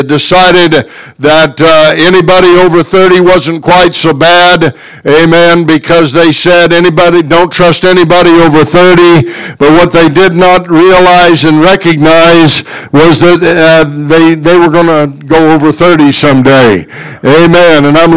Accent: United States; I'm glad I live in America today. Praise God. I'm glad I'm an American today.

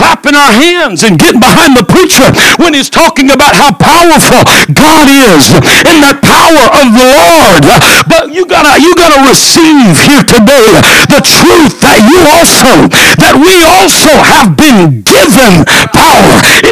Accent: Northwest, United States; Now I'm from the Northwest. You can make your way back to your seat here. And we got snakes about that long.

